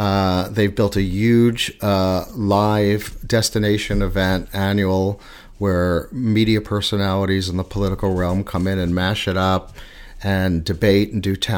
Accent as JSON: {"language": "English", "town": "Queens", "region": "New York", "country": "United States", "tie": "born or raised there", "said": "Utopia is the parkway, is the street I grew up in Queens."}